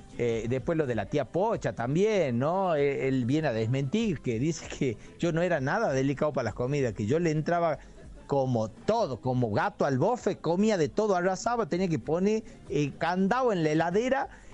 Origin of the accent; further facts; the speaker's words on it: Tucumán, Argentina; le robaron el colectivo como buen tucumano